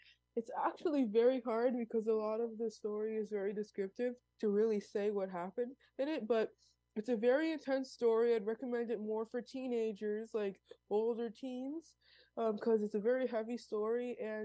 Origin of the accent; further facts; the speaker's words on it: New York, United States; I'm from New York.